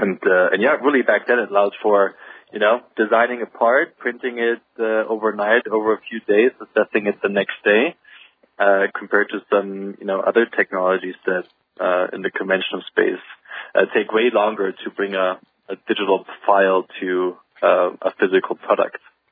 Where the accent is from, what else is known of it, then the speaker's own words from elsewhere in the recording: Germany; English is a second language; growing up in Germany, Germans certainly have less exposure to organizations such as